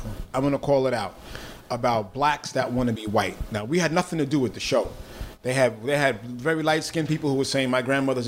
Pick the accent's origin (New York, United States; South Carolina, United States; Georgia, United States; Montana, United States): New York, United States; Bronx; growing up in the Bronx, especially in the whole hip hop vibe about scratching, DJs wanted to find loops.